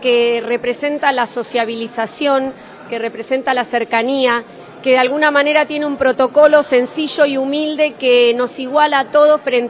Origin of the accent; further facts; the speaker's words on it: Carmen de Areco, Buenos Aires Province, Argentina; born there; now in San Antonio de Areco, Argentina; yo soy nacida en Carmen de Areco, pero hace 11 años que vivo en San Antonio de Areco.